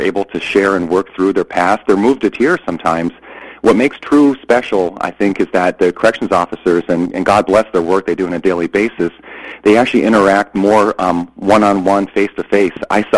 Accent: Glastonbury, Connecticut, United States; Yeah, I grew up in Glen Glastonbury here in the state.

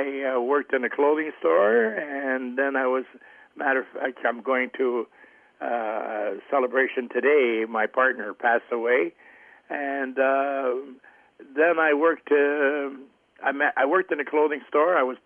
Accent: Quebec, Canada; born there; I was born in Quebec, Canada, in the French area of Canada, in 1935.

